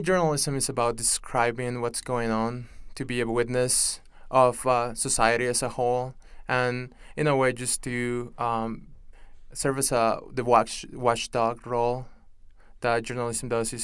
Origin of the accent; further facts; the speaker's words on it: Nicaragua; growing up in Nicaragua.